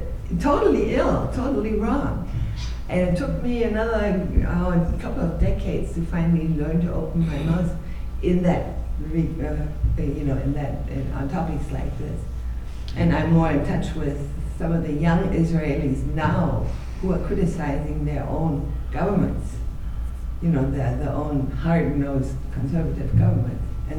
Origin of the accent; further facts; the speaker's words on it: Germany; I grew up in Germany